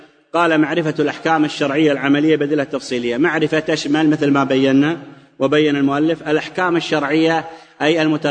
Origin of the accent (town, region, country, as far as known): Saudi Arabia